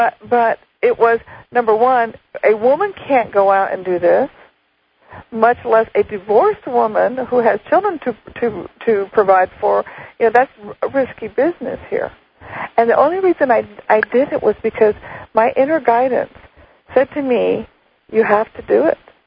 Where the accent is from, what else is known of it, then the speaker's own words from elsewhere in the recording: Texas, United States; You know, because I was born and raised in South Texas, And you know, Texas is a very conservative state